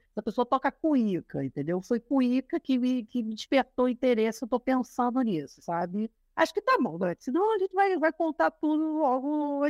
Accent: Volta Redonda, Rio de Janeiro, Brazil; Então, eu sou de Volta Redonda, do interior do estado

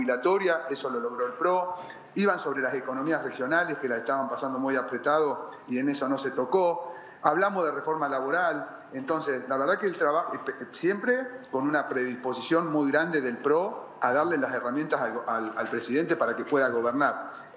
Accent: La Pampa, Argentina; yo te voy a hablar de la provincia de La Pampa, que es de donde soy yo.

